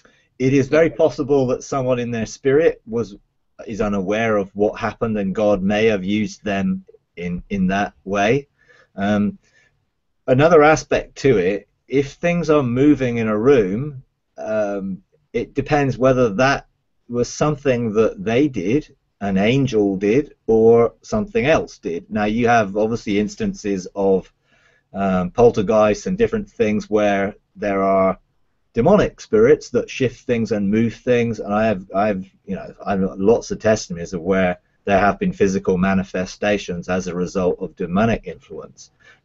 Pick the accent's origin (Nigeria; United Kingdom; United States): United Kingdom; England; I'm English, so I don't quite remember all the details